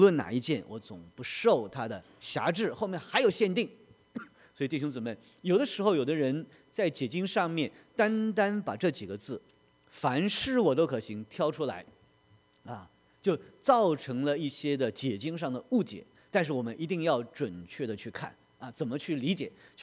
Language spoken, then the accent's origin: Chinese; China; 所以我们中国人就很高兴嘛，